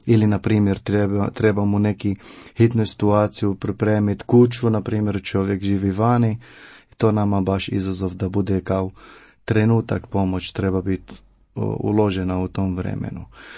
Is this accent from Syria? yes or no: yes; Syria; now in Croatia; došao sam iz Sirije. Ja sam ovdje u Hrvatskoj 8 godina.